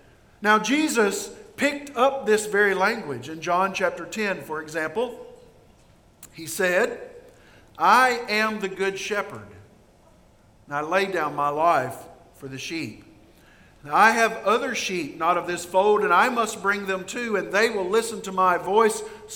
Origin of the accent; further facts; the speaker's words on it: Ireland; So Irish knew this. I'm Irish.